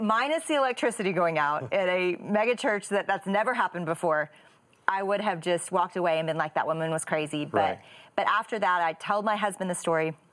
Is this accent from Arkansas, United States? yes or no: yes; Little Rock, Arkansas, United States; I was speaking at a church in Little Rock, Arkansas. That's my hometown.